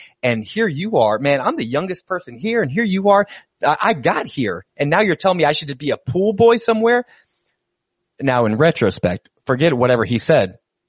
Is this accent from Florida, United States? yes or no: yes; Tampa, Florida, United States; I did not come from Mayo, Florida. I came from Tampa, Florida. My dad moved up to Mayo.